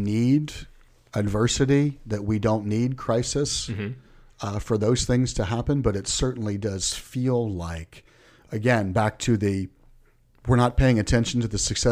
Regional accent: United States; I can only speak to being an American, as a United States citizen, have been hanging on as best we can.

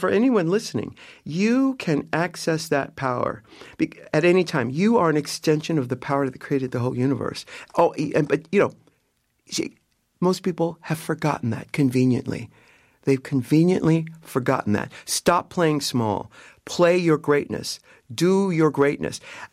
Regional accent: San Diego, California, United States; but I grew up in San Diego and I had to play small so that I didn't attract too much attention or too much ridicule.

